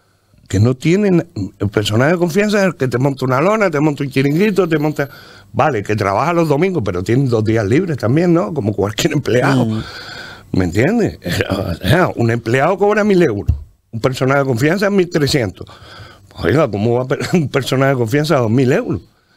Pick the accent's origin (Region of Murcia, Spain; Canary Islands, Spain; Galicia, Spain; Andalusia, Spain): Canary Islands, Spain; Tarajalejo; Soy de Tarajalejo y me preocupa ver mi municipio como está ahora mismo.